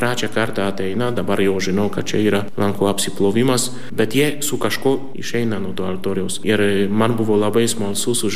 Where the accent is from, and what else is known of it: Poland; Lithuanian is a second language; now in Klaipėda, Lithuania